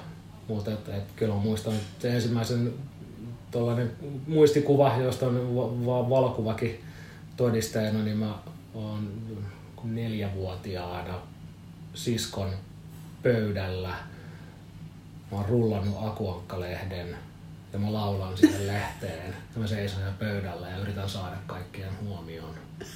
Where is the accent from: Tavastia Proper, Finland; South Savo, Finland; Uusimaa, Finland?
Uusimaa, Finland; Espoo; now in Helsinki, Finland; Espoosta alun perin, mutta on nyt sanotaanko muutaman vuoden päästä, niin asunut kyllä jo pidempään sitten Helsingissä kuin Espoossa.